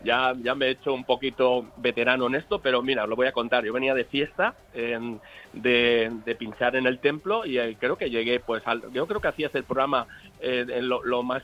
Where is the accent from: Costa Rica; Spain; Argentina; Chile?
Spain; Valencia, Valencian Community; vengo de aquí de Valencia, nací en una maternidad, se llamaba La Cigüeña, soy un clásico.